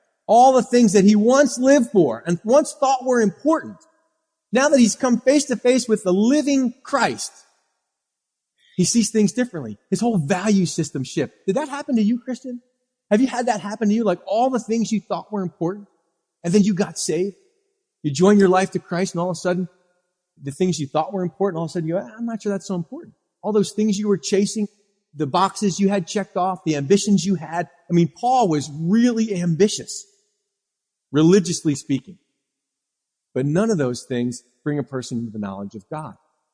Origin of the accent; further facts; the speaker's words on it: United States; born there; I was born in America and I was baptized as an infant.